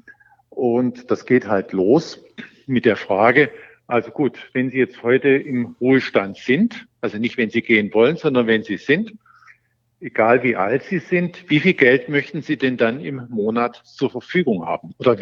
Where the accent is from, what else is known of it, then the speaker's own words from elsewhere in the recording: Dresden, Saxony, Germany; in meiner Heimatstadt in Dresden auf dem Friedhof in Tolkewitz in dem Familiengrab begraben zu werden.